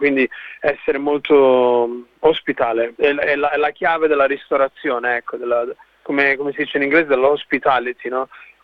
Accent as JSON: {"language": "Italian", "town": "Castiglione d'Otranto", "region": "Apulia", "country": "Italy", "said": "Da un piccolo paese che si chiama Castiglione d'Otranto, in Salento, vicino Lecce. Proprio nel sud-est dell'Italia."}